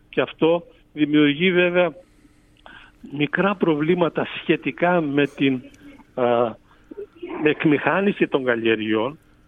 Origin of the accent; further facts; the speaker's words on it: Eastern Macedonia and Thrace, Greece; να φανταστείτε ότι έχει γίνει τμήμα του Δήμου Δράμας, γιατί έχει αστική συγκοινωνία κλπ. Κι όμως το χωριό μου που είχε 180 κατοίκους